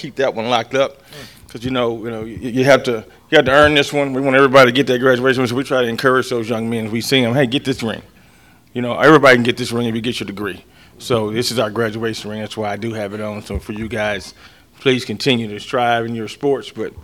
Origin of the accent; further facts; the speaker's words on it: Morrilton, Arkansas, United States; I'm born and raised in Morrilton.